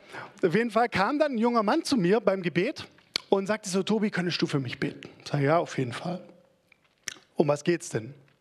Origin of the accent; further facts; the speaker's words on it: Stuttgart, Baden-Württemberg, Germany; Aber wir sind Stuttgarter und wir sind auch stolz auf unsere Autos.